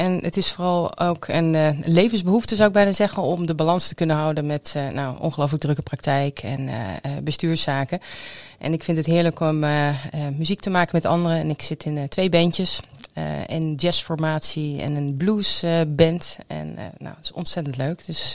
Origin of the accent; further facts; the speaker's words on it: Zeeland, Netherlands; ik ben een beetje bleu als Zeeuwse.